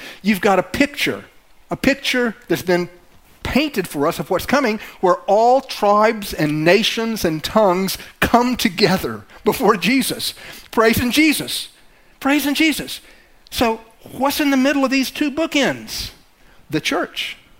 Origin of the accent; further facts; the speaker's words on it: the South, United States; I'm from the South. I like grits. I kind of like Southern accents still.